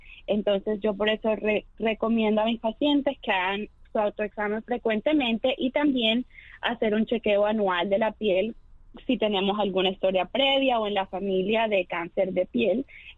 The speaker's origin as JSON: {"language": "Spanish", "country": "Colombia", "said": "yo soy colombiana de origen."}